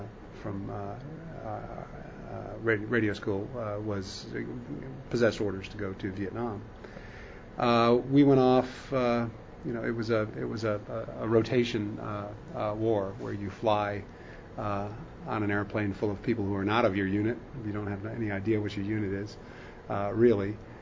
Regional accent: Sierra Vista, Arizona, United States; But I guess my formative years were in Arizona. And I grew up in Sierra Vista, Arizona, when Fort Huachuca was very young.

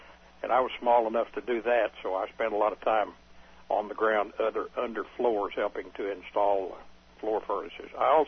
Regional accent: Metropolis, Illinois, United States; I was born and reared in Metropolis, Illinois, which is down on almost the southern tip of the state.

